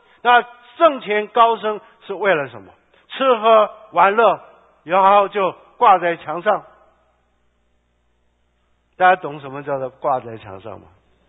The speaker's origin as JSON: {"language": "Chinese", "country": "China", "lives_now": "United States", "said": "我是一个中国人，我现在来到美国"}